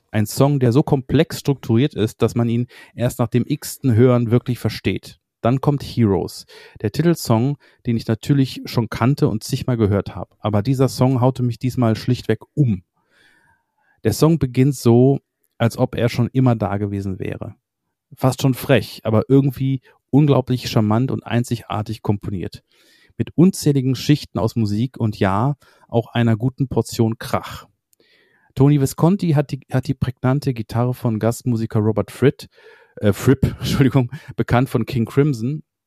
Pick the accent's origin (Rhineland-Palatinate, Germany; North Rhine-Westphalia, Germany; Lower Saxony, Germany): North Rhine-Westphalia, Germany; Düsseldorf; born there; so sind wir nun in meiner Geburtsstadt Düsseldorf angekommen.